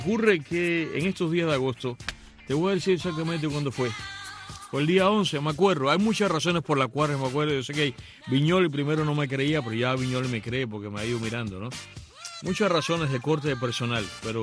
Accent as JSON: {"language": "Spanish", "town": "Varadero", "region": "Matanzas", "country": "Cuba", "tie": "born or raised there", "said": "Y yo crecí pues en Varadero, de niño, yéndose a Varadero, bañarme durante el verano en Varadero, en la playa de Varadero."}